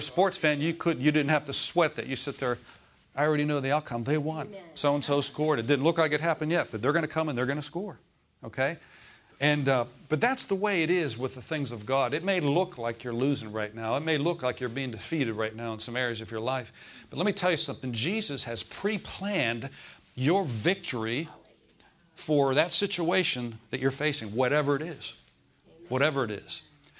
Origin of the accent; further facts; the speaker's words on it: Pittsburgh, Pennsylvania, United States; I thought, well, I'm from Pittsburgh, I'll watch it, you know.